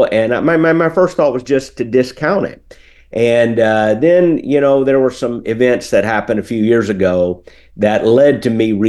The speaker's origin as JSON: {"language": "English", "region": "Florida", "country": "United States", "tie": "born or raised there", "said": "Florida is home. I was born in Tampa and raised here in Pinellas County"}